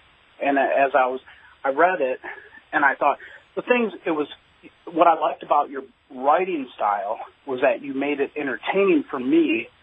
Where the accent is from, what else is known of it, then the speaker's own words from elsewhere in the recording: Detroit, Michigan, United States; I was a gang member growing up in Detroit.